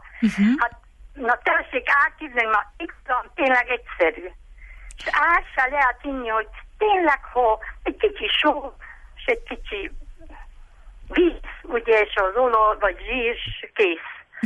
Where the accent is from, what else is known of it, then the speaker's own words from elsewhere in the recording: Csíkszentimre, Harghita, Romania; also born or lived in Kozmás; Csíkszentimréről.